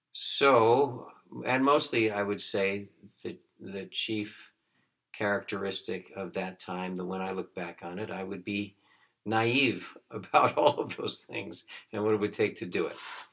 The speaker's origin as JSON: {"language": "English", "town": "Huntington Woods", "region": "Michigan", "country": "United States", "tie": "born or raised there", "said": "because I grew up in Oakland County and went to Royal Oaks Schools and lived in a suburb called Huntington Woods."}